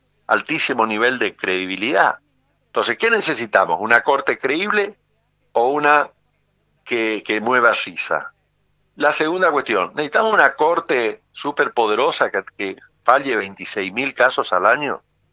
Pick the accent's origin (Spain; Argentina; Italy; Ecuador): Argentina